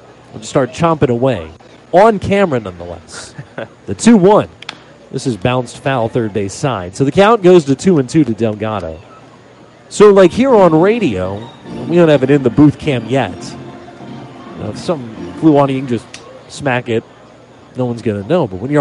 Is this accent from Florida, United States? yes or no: no; Texas, United States; I mean, it amazed me because growing up in Texas